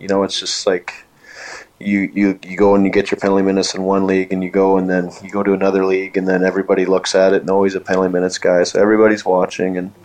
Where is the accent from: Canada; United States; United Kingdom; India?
Canada; Lloydminster; For me in Lloydminster, it was my hometown, so that was really cool. I got to be a captain there, my hometown team that I grew up watching